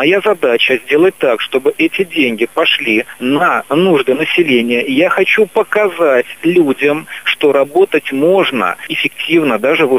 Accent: Pskov, Pskov Oblast, Russia; один из первых шагов моего плана по развитию моего родного города – создать здесь, в нашем городе, муниципальные предприятия, в которых будут работать псковичи

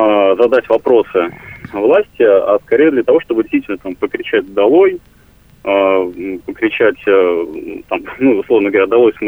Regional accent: Tartu, Tartu County, Estonia; also born or lived in Pskov; из Тарту, ну, бывший житель Пскова, который часто в Пскове, тем не менее, бывает.

